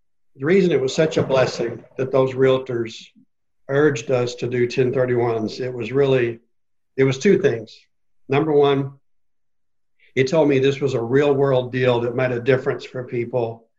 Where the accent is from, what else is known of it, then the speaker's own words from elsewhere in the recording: Fort Worth, Texas, United States; Well, I grew up in Fort Worth, actually Richland Hills.